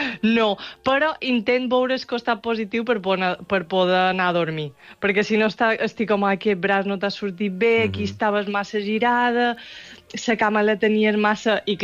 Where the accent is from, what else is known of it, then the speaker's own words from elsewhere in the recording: Banyabufar, Balearic Islands, Spain; born there; Jo vaig néixer a Banyabufar